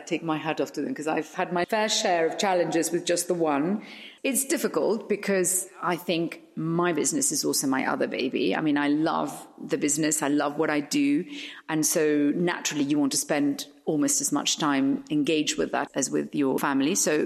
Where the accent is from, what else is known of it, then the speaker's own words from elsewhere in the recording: Spain; when I was growing up in Spain and she had her own business